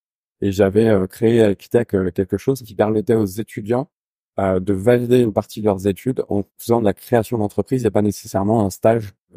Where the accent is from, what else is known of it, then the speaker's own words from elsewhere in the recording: Île-de-France, France; Alors moi, j'ai grandi dans les Yvelines.